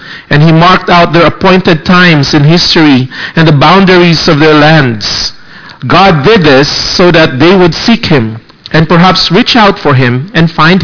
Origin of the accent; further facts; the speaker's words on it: Philippines; When I was young, I was growing up in the Philippines, probably late elementary years, 12, 13 years old